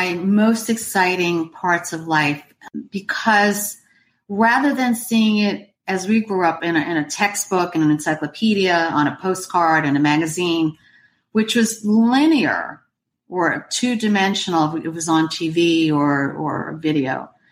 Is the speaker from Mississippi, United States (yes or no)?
no; New York City, New York, United States; every time I grew up in New York, Broadway, go to the Opera House